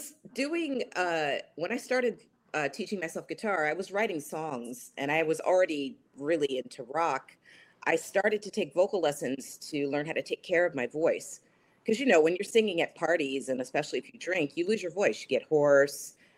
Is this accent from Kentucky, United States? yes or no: yes; Louisville, Kentucky, United States; I'm from Louisville, Kentucky, but I live in Brooklyn.